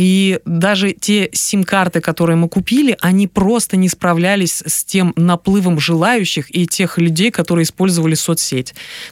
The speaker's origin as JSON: {"language": "Russian", "country": "Kyrgyzstan", "said": "мы постеснялись сказать, что мы из Кыргызстана"}